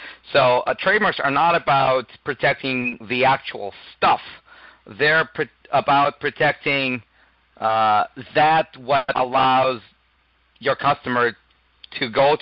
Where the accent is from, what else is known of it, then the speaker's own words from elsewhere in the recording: Russia; accent: Russian; moved away as an adult; now in Canada; I am originally from Russia. I was a lawyer there for many years, and then I moved to Canada 8 years ago